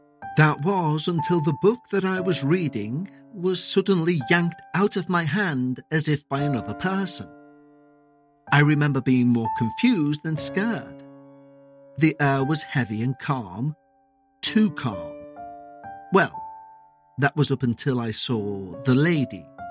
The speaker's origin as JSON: {"language": "English", "country": "India", "first_language": "Bengali", "second_language": "English", "said": "aunt is Fufu in my mother tongue Bengali. Her house is in West Bengal, while I live in South India"}